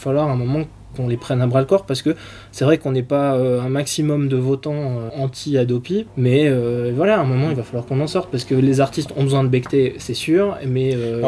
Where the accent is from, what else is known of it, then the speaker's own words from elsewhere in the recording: Belgium; now in France; c'est quand même pas pour rien qu'on vient s'installer en France quand on est belge comme moi.